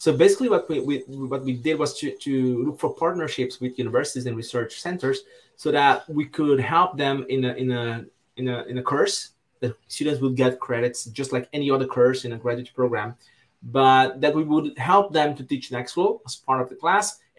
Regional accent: Brazil; first language Portuguese; English is a second language; Like, I'm from Brazil, so my native language is Portuguese.

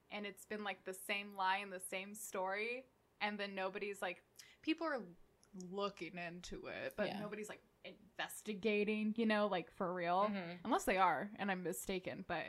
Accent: Tucson, Arizona, United States; My family, okay, so I'm from Arizona. I'm from Tucson, which is really southern Arizona.

